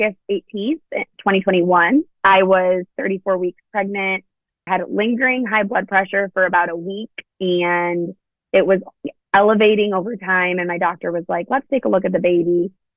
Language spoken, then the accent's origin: English; Texas, United States; I'm from Texas. Yes.